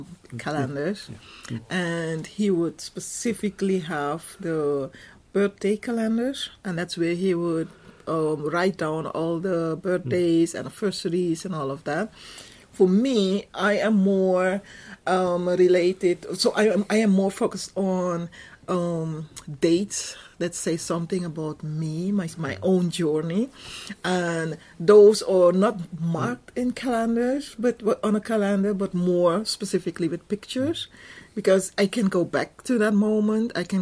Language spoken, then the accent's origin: English; Suriname; first language Dutch; English is a second language; also born or lived in Sint Maarten; now in Netherlands; I have to say, some of my English will sound funny because I speak Dutch. Dutch is my first language.